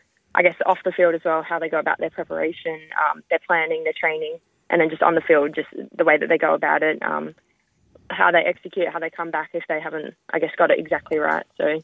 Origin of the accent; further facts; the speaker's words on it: Sydney, New South Wales, Australia; Yeah, so I grew up in Western Sydney.